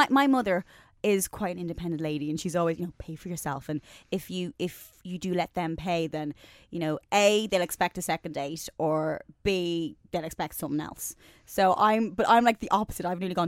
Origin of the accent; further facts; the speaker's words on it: Ireland; I think from Ireland, growing up in Ireland